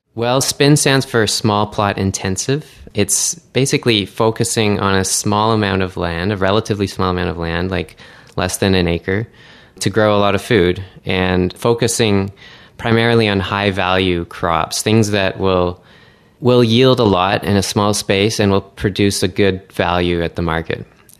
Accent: Oakville, Ontario, Canada; I came from Ontario originally. I grew up in Oakville, very suburban environment, lots of lawn.

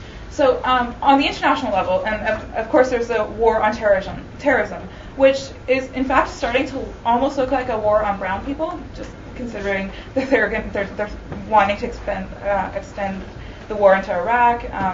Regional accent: British Columbia, Canada; and local, I'm from British Columbia, so that's my local.

